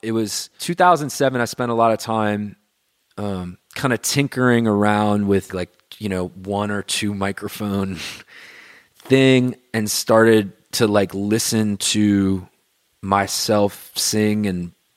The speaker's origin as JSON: {"language": "English", "town": "New Orleans", "region": "Louisiana", "country": "United States", "tie": "born or raised there", "said": "I was born and raised in New Orleans. I grew up here, started playing music when I was 10 years old."}